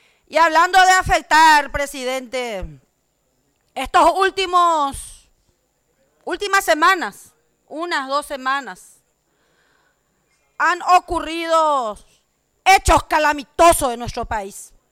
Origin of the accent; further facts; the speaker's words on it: Paraguay; Y pido como mamá, como paraguaya, al presidente, a los ministros